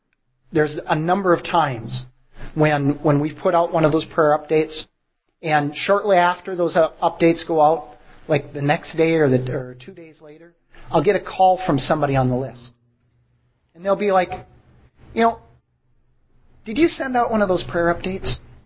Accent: South Dakota, United States; I'm from South Dakota

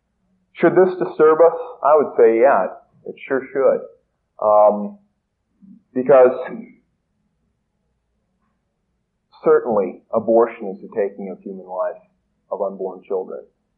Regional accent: Naperville, Illinois, United States; I'm one of the few people who can say that they were born and raised in Naperville, Illinois.

